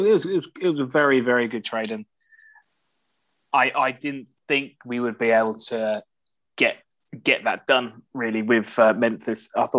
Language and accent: English; United Kingdom; as an outsider looking in, as a British citizen looking in at that sort of style of policing, it's something we don't get over here.